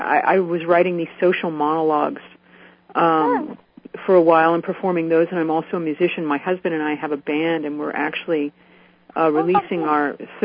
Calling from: New York, United States; I am in upstate New York.

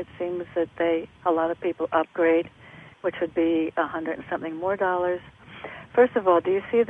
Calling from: Connecticut, United States; Hi, Donna. … in Connecticut.

